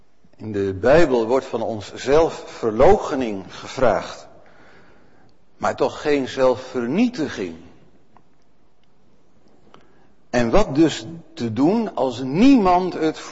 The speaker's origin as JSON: {"language": "Dutch", "country": "Netherlands", "said": "zolang wij dat als Nederlanders, als Hollanders hebben uitgehouden."}